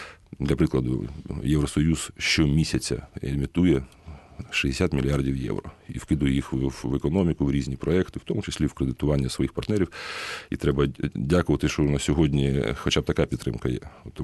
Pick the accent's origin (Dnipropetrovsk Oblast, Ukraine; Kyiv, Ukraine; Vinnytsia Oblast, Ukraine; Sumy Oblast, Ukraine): Dnipropetrovsk Oblast, Ukraine; Dnipro; Моєму рідному Дніпропетровську опозиційний блок 47% от на сьогодні.